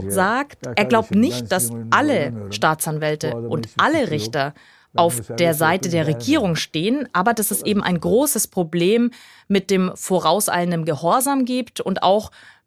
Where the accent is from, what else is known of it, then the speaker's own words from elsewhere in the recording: Bavaria, Germany; now in Turkey; also was vielleicht in Deutschland ich komme aus Bayern, die Laugenbreze ist.